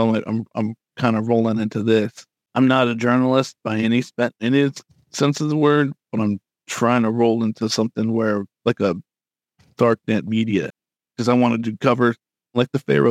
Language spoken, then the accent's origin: English; North Carolina, United States; I grew up in North Carolina, Vietnam, they called it. It was a rough town.